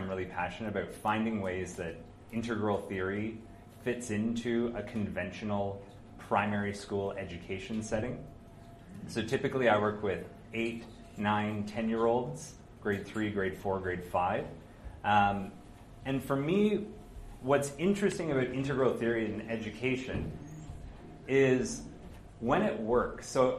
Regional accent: Canada; now in Germany; I'm originally from Canada, currently living in Germany. In about a month, moving to Belgium

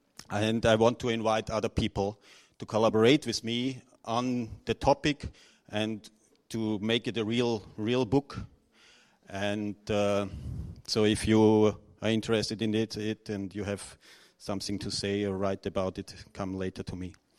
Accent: Austria; now in Zurich, Switzerland; I'm living in Zurich, Switzerland. I'm originally from Austria.

